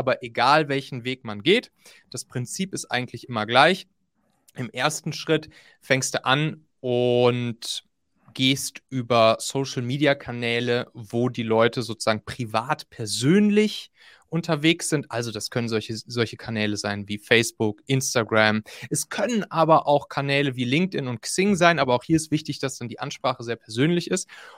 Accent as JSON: {"language": "German", "region": "Hamburg", "country": "Germany", "tie": "born or raised there", "also_born_or_lived": "Rhineland", "said": "bin ursprünglich Rheinländer, groß und erwachsen geworden, wenn man das so nennen kann, bin ich dann in Hamburg. Und jetzt gerade lebe ich, ja, sozusagen local-mäßig etwas gemixt zwischen Wien, zwischen Lettland, zwischen Hamburg."}